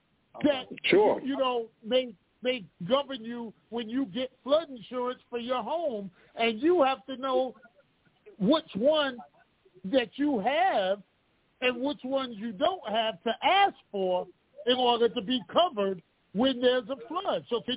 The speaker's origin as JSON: {"language": "English", "region": "New York", "country": "United States", "lives_now": "Detroit, United States", "said": "being here in Detroit, I've learned recently, I'm a new homeowner, and, you know, I'm from New York."}